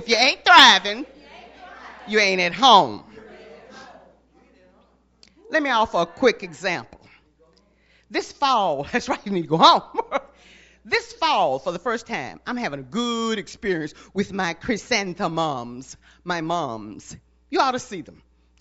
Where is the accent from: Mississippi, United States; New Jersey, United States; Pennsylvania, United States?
Mississippi, United States; Three Rivers; born there; I was born in Three Rivers, Mississippi. Don't say you don't know where Three Rivers is.